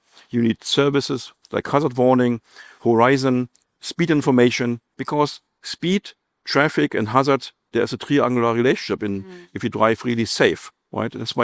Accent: Berlin, Germany; My favorite city is still Berlin, my hometown.

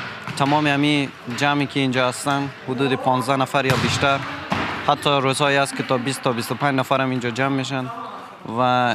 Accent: Afghanistan; now in Berlin, Germany; آره، من اصلا هدفیم از افغانستان که آمدم کلا روی فوتبال خیلی متمرکز بودم.

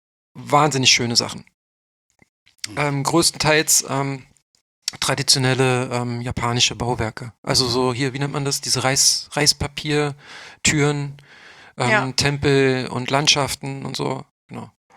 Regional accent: Berlin, Germany; Ich bin in West-Berlin aufgewachsen.

